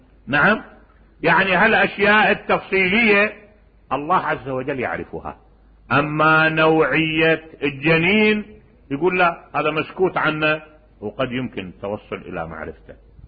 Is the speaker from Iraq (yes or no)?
yes; Najaf, Najaf Governorate, Iraq; أنا من النجف. قال لي أنت شيعي؟ لأي نعم